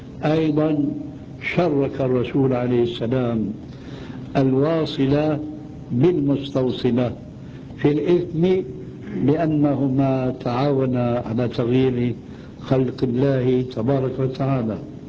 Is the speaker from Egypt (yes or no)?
no; Syria; كثير من البلاد عندنا في سوريا